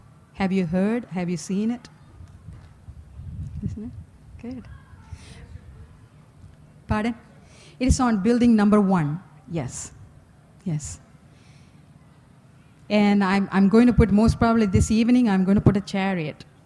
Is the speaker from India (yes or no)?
yes; South India, India; In South India, I'm from South